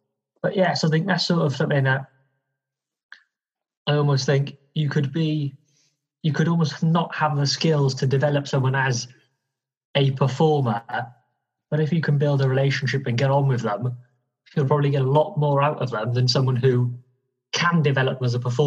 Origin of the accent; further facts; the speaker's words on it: Cardiff, Wales, United Kingdom; born there; So I was born in Cardiff, and I still live in Cardiff in Wales in the UK.